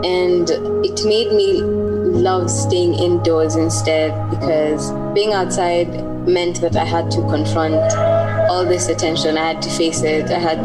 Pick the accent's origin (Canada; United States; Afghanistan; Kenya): Kenya; Kakamega County; I come from Kakamega County, which is like an 8-hour bus ride from the city, Nairobi. It's really dominated with the Luya community. That's where we have settled, because my dad is Luya.